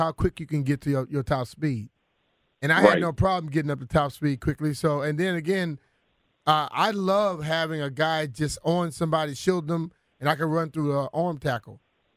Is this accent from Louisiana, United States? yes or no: yes; Louisiana, United States; moved away; You know, I grew up in Louisiana, but most of my life has been away from Louisiana.